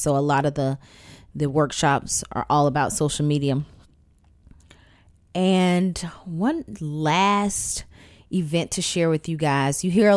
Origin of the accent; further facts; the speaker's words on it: Athens, Georgia, United States; Third event, this is in the South, in my hometown, Athens, Georgia, Georgia Organics Conference.